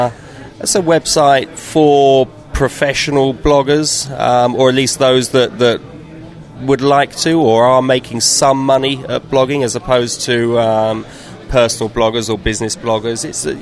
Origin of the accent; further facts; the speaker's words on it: London, United Kingdom; now in Denmark; I'm from London-ish. Yeah, I am from the South.